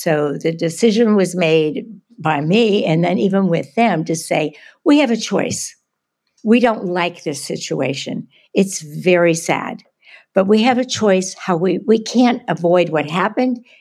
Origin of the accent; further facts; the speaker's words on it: Pittsburgh, Pennsylvania, United States; moved away; But I was born in Pittsburgh. I was a Pittsburgh girl. I was a dancer. I moved to New York.